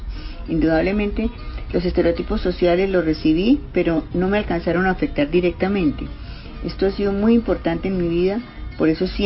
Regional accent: Bogotá, Colombia; Bueno, yo nací en Bogotá

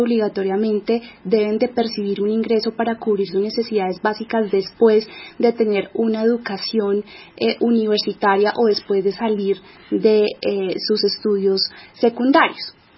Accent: Colombia; como jóvenes colombianos.

